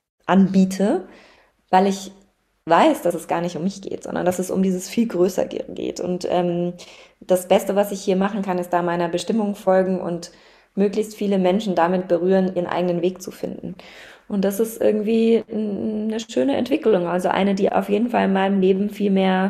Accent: Baden-Württemberg, Germany; Also ich bin im Schwarzwald aufgewachsen, also sehr naturverbunden

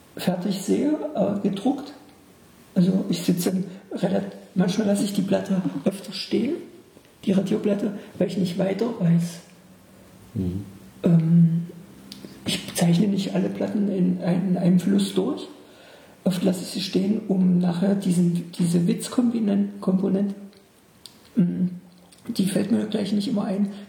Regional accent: Bernburg, Saxony-Anhalt, Germany; aus meiner alten Heimatstadt Bernburg zum Beispiel, bestimmte Sachen abzuzeichnen

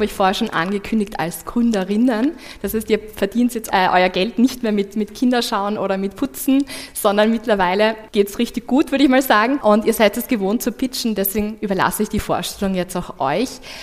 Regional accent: Graz, Styria, Austria; born there; Ich bin gebürtige Grazerin

